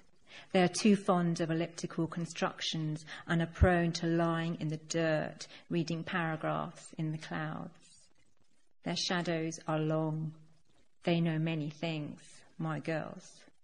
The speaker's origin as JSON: {"language": "English", "country": "India", "said": "I'm an Indian poet, and I sort of sometimes feel that there's an obligation that you have if you're from a particular place to write about particular things"}